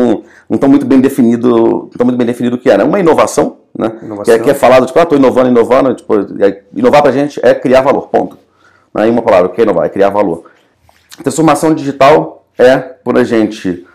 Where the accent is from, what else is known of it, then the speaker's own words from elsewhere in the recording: Brasília, Federal District, Brazil; sou de Brasília